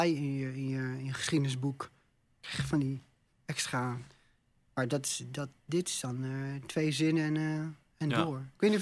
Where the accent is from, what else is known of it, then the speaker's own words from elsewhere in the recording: Netherlands; Toen zei ik, ik kom in Nederland.